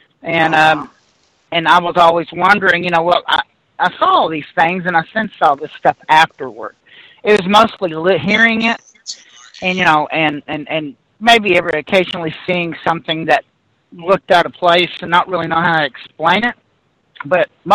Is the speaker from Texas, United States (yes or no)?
yes; Texas, United States; is all happening in Southeast Texas, about 60 miles south by southwest of Houston, which is where I was raised up there in South Texas.